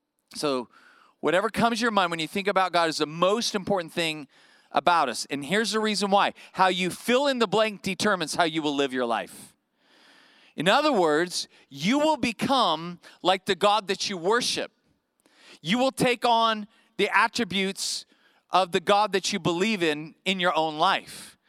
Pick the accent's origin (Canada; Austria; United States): United States; Bakersfield, California; What's happening, VBF Bakersfield? It is great to be back home with my hometown peeps. Right here.